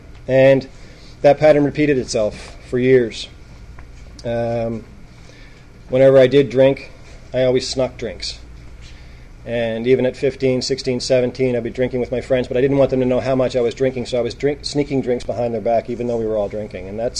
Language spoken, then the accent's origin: English; Halifax, Nova Scotia, Canada; I was born and raised in Halifax.